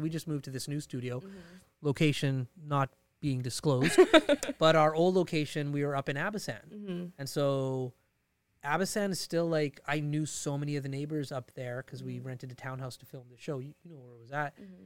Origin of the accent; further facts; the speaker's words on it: Edmonton, Alberta, Canada; It's different. And I grew up in Dickensfield.